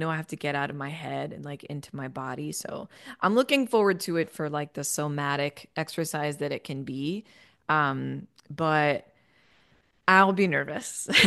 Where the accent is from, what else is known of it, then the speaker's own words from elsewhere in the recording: New York, United States; like I grew up in Long Island and there were like really good dancers there.